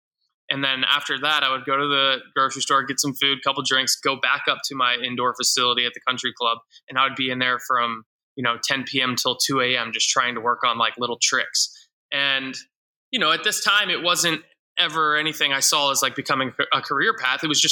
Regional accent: Virginia, United States; which was right down the road from the house I grew up in Virginia.

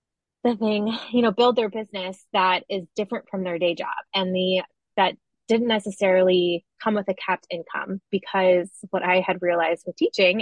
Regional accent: Ohio, United States; It's so funny when I say I'm from Ohio, everyone's like, oh, that's so interesting. Like, I've never been there. I'm like, yeah, Midwest, you know.

